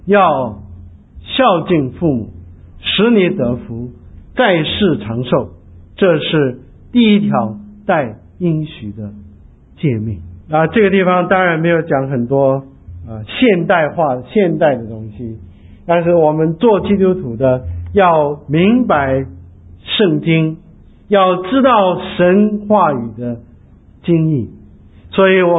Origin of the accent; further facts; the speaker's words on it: China; 西方人很多东西不吃，我们中国人什么都吃。